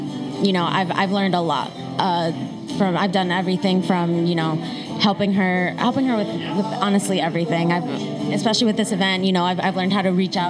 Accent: Colombia; I'm from Colombia.

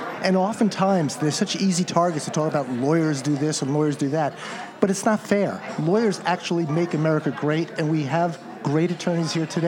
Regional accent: White Plains, New York, United States; I hail from White Plains.

